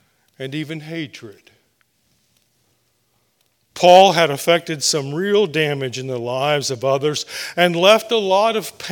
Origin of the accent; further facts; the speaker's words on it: Shady Spring, West Virginia, United States; Growing up in Shady Spring, I think every worship service ended with this song.